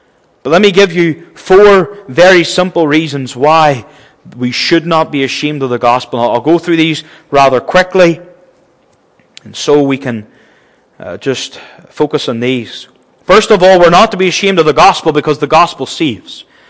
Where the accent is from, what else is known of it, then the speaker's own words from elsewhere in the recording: Northern Ireland, United Kingdom; You think of the revival even back in my home country of Ulster in 1859.